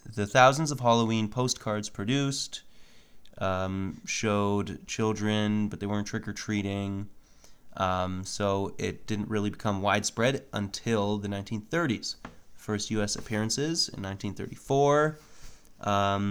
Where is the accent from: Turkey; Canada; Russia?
Canada; Why do we say 6'2" when we're Canadian? We don't use the same measuring system as Americans.